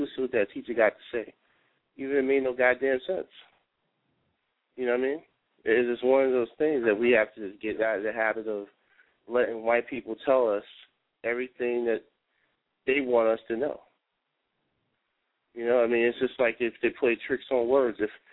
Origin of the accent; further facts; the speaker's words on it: New York City, New York, United States; I grew up in the South Bronx, so the schools weren't always the best.